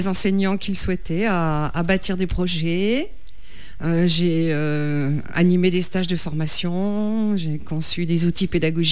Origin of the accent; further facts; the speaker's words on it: Paris, Île-de-France, France; born there; Oui, je suis née à Paris.